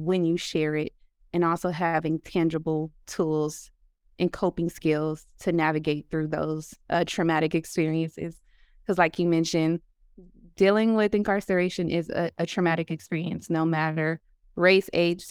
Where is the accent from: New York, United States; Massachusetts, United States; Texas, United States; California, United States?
California, United States; Los Angeles; I am from Los Angeles, California, South Central to be exact.